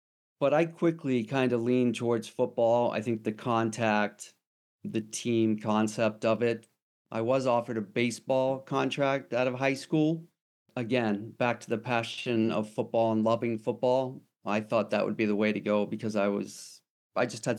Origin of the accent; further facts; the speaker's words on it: Melbourne Beach, Florida, United States; So I kind of think of myself growing up in Melbourne Beach, Florida. It's like home for us. We lived there for like 10, 11 years.